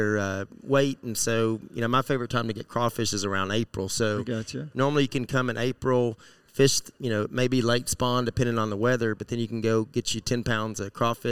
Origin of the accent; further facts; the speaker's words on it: Texas, United States; You know, I'm from Texas originally.